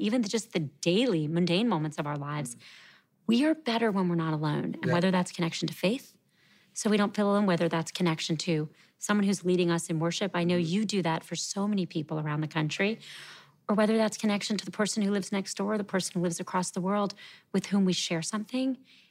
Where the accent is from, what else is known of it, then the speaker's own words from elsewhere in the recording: Miami, Florida, United States; Well, I grew up in Miami, Florida. My father was a doctor. My mother was a community activist and teacher.